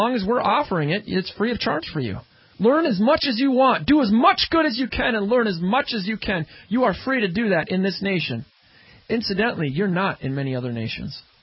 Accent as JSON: {"language": "English", "region": "Maryland", "country": "United States", "said": "we talked about the weather in my home state of Maryland"}